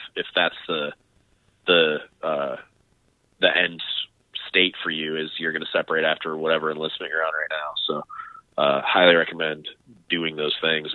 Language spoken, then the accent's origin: English; Michigan, United States; I'll definitely look into that, because I'm from Michigan.